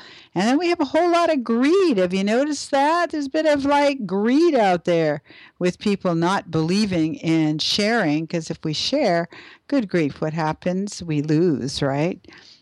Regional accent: Canada; I'm Canadian, not American, and I'm not always familiar with the Constitution.

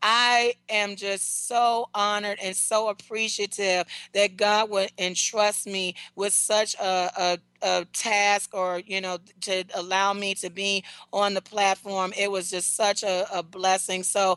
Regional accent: Detroit, Michigan, United States; We also have in Detroit, my hometown, hello Detroit

